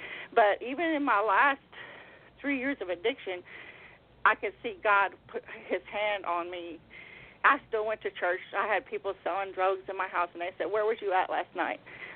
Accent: Baytown, Texas, United States; I was from Baytown.

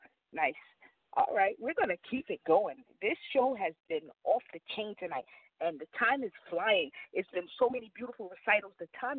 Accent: Brooklyn, New York, United States; I had to say that because I'm from Brooklyn.

